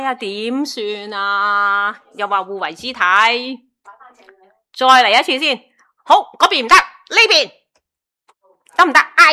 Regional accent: China; 我哋中国人最中意系咁样啊

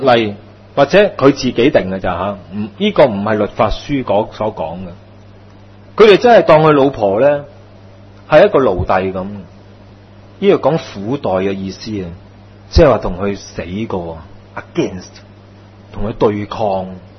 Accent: China; 我们中国人说相爱不好口

